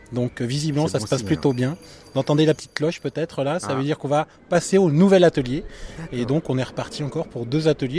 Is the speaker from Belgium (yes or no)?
no; Grand Est, France; now in Bordeaux, France; Moi je suis originaire de Lorraine, mon entreprise est à Bordeaux, mais parce que je suis lorrain, je comprends beaucoup les Picards.